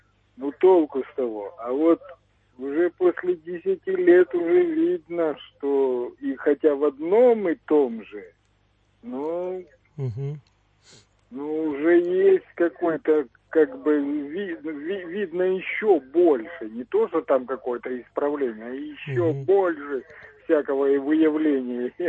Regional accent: Grivenskaya, Krasnodar Krai, Russia; Я из Краснодарского края, станица Гривенская.

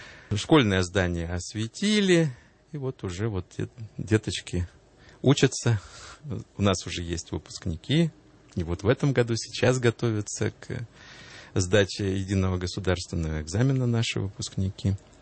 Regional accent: Alapayevsk, Sverdlovsk Oblast, Russia; born there; Я не из Москвы, я родился в Алапаевске. Такой известный город на Урале с очень тяжелой, может быть, судьбой определенной.

